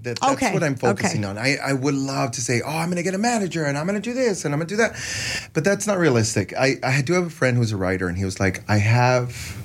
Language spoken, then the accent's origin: English; San Antonio, Texas, United States; So we're both from San Antonio.